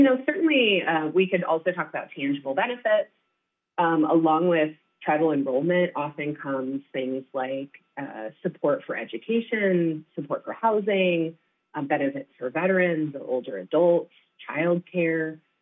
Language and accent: English; Iowa, United States; I grew up in Iowa, in eastern Iowa, in a relatively white community, as many of the communities in Iowa are.